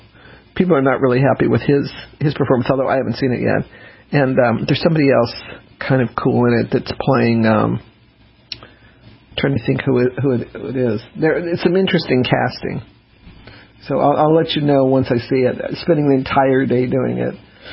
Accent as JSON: {"language": "English", "region": "Colorado", "country": "United States", "tie": "born or raised there", "said": "I grew up in Colorado, although I don't have a great urge to live there anymore. It was fun growing up there."}